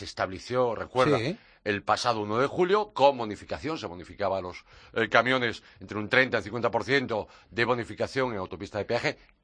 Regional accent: Galicia, Spain; La AP9 Vigo, en la frontera portuguesa, en mi tierra

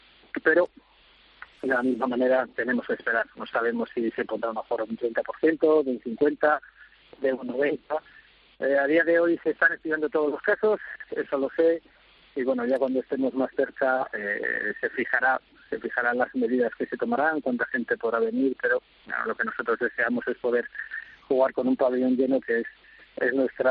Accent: Spain; a todos los que somos españoles nos gustaría poder volver a España

